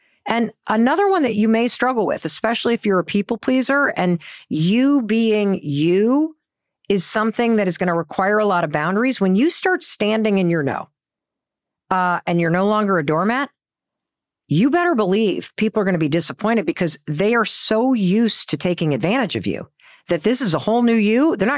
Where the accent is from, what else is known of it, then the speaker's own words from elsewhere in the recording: Midwest, United States; Like, for example, when I met my husband, Chris, I grew up in the Midwest.